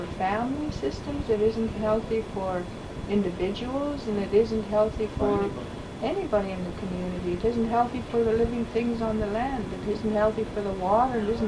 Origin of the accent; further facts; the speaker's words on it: Canada; there's some things about being Canadian